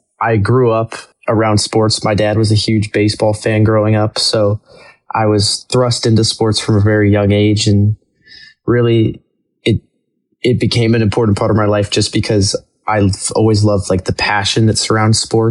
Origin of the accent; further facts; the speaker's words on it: Chandler, Arizona, United States; I'm from Chandler, Arizona.